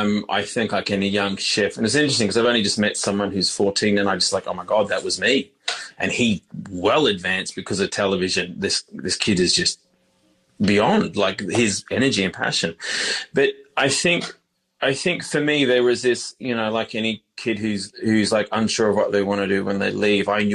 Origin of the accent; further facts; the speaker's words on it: Queensland, Australia; I grew up, ultimately ended up growing up in Queensland anyway for the best part of my earlier childhood from the age of, say, three through to 13.